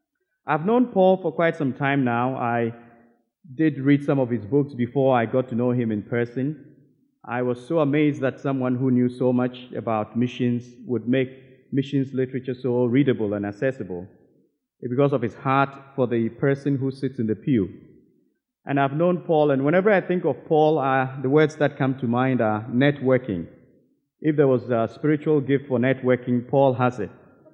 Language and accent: English; Ghana; I'm originally from Ghana